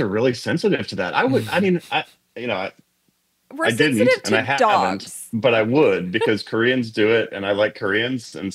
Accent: Minot, North Dakota, United States; So I grew up in Minot, North Dakota, which is a tiny little city. It's not tiny, about 40,000 people, north central North Dakota. Grew up there.

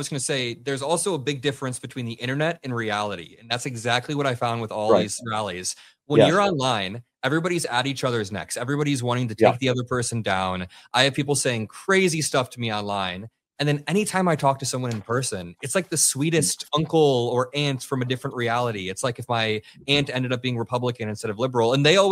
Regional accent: Indiana, United States; I grew up in Indiana and I drove to Iowa for my first ever Trump rally during the caucuses.

